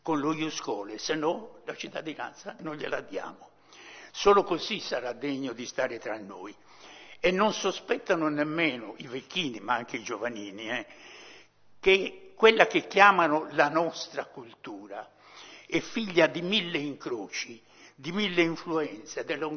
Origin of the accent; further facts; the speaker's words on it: Lanusei, Sardinia, Italy; born there; Io per caso sono nato a Lanusei, non c'era nessuno a Lanusei.